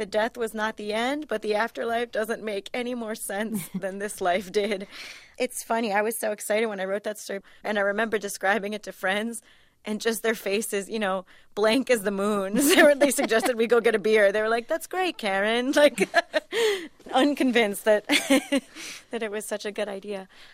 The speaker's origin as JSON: {"language": "English", "region": "Florida", "country": "United States", "tie": "born or raised there", "said": "Yeah, something about growing up in Florida light like that."}